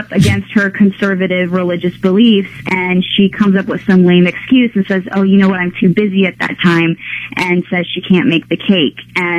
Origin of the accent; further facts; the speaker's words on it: San Antonio, Texas, United States; I grew up primarily in San Antonio, Texas.